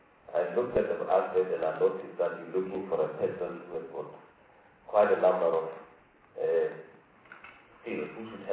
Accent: Limpopo, South Africa; I come from Limpopo

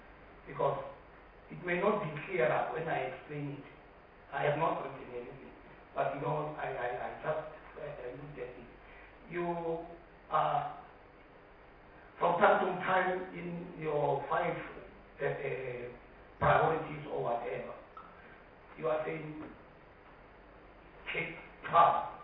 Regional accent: South Africa; being a South African citizen

